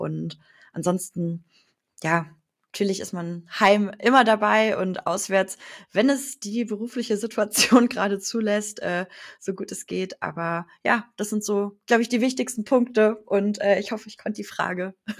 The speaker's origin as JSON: {"language": "German", "town": "Leverkusen", "region": "North Rhine-Westphalia", "country": "Germany", "tie": "born or raised there"}